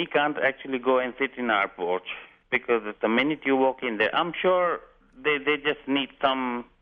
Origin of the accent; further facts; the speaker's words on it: Vero Beach, Florida, United States; I'm from Vero Beach.